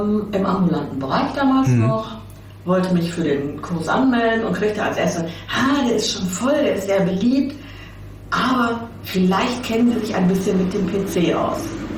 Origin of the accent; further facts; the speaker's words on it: Witten, North Rhine-Westphalia, Germany; born there; also born or lived in Hamburg; Ich bin in Witten geboren, also so ein halbes Ruhrpottkind.